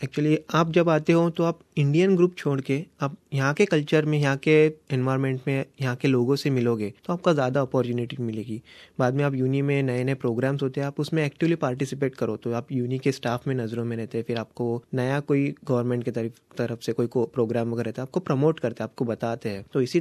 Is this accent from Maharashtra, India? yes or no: yes; Pune, Maharashtra, India; now in Newcastle, Australia; मैं इंडिया में पुणे से हूँ, यहाँ पे यूनिवर्सिटी ऑफ न्यूकैसल में पढ़ता हूँ।